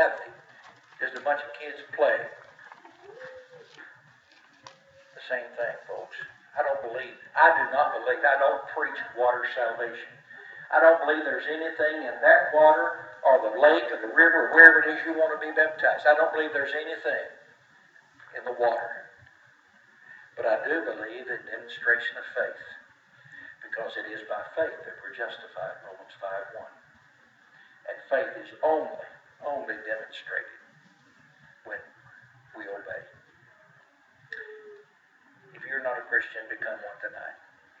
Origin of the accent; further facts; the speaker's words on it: Tennessee, United States; When I was a kid growing up in West Tennessee, man, a few of my friends, we used to go skinny dipping in the creek.